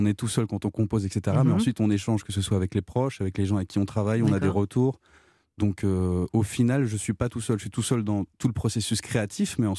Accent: Angers, Pays de la Loire, France; Alors, tout d'abord, je viens d'Angers.

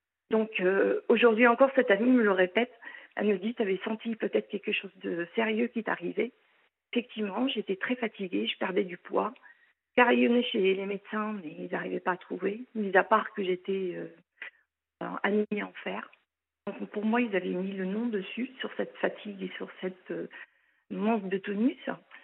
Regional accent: Château-Thierry, Hauts-de-France, France; now in Paris, France; mon père était déjà en France travailleur émigré. Et ensuite, j'ai fait toute ma scolarité, j'ai été élevée à Château-Thierry, la ville de Jean de La Fontaine. Et ensuite, je suis montée à Paris pour travailler.

